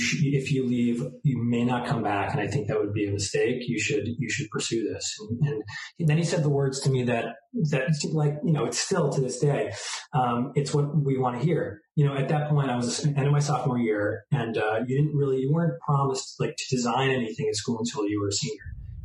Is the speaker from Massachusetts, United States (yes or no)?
no; Eastchester, New York, United States; now in Cincinnati, United States; so I grew up in East Chester, but a year into my being in school, I purchased my parents and the entire rest of my family moved to Cincinnati, Ohio.